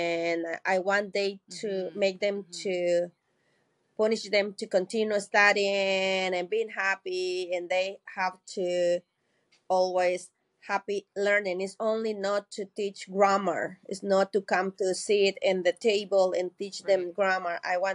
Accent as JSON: {"language": "English", "country": "Nicaragua", "said": "I'm from Nicaragua. I am 47 years old and I am a Spanish teacher for 26 years now."}